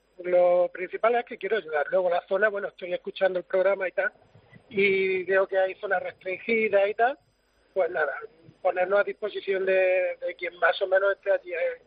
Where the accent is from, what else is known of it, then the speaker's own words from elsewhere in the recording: Pozoblanco, Andalusia, Spain; Soy de Pozo Blanco, en Córdoba